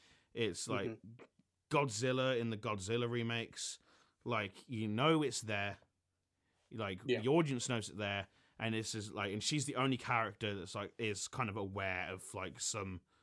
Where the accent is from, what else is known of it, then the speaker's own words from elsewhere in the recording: England, United Kingdom; which as an Englishman, I was just laughing